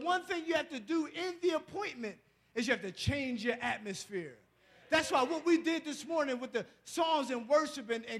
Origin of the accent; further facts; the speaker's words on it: Philadelphia, Pennsylvania, United States; I told you I'm from Philly, so it's how we do.